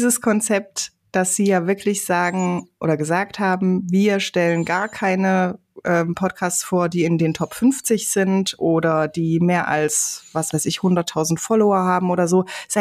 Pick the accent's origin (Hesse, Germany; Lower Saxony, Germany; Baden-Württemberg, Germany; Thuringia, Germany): Hesse, Germany; Also ich bin einige Jahre in Nordhessen aufgewachsen